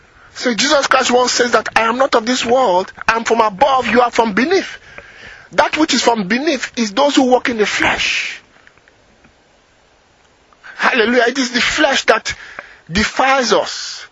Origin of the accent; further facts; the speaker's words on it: England, United Kingdom; See, it's not French, it's not white, I am English.